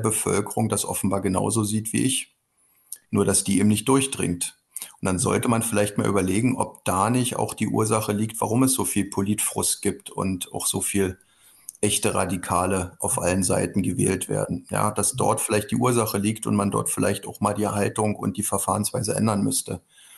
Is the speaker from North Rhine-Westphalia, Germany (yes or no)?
no; Frankfurt, Hesse, Germany; die Menschen hier in Frankfurt, also meine Heimatstadt